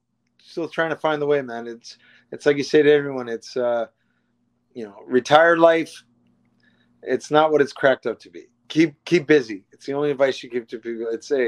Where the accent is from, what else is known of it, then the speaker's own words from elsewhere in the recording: Alaska, United States; me growing up in Alaska, I got lucky because we had to play for our high school team.